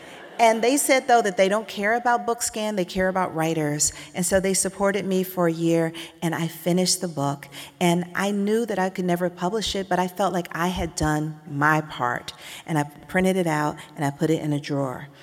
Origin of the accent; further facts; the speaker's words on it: Atlanta, Georgia, United States; She was reared in a small town in Louisiana where my dad is from, and I grew up in Atlanta, and I didn't really know her.